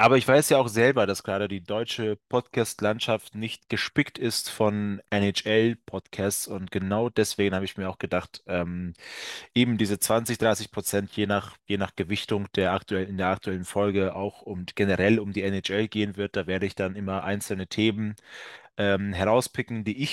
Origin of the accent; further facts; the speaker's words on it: Dunaújváros, Fejér, Hungary; German is a second language; in meiner Heimatstadt in Ungarn, ich komme ja gebürtig aus Ungarn, das sei auch nochmal gesagt, in meiner Heimatstadt war ja die beste ungarische Mannschaft zu der Zeit, Ende der 90er, Anfang der 2000er, Dunafer aus Dunaújváros